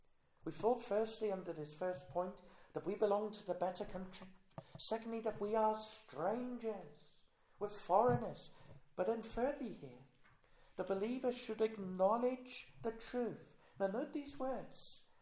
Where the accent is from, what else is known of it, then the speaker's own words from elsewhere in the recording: England, United Kingdom; Yes, we're English, but we speak a different language.